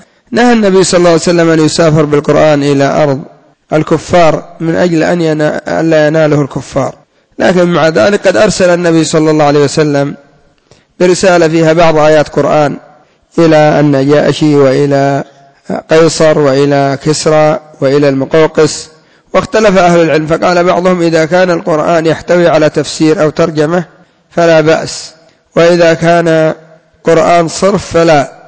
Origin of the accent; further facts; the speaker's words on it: Yemen; إلا أن عندنا في اليمن المحرش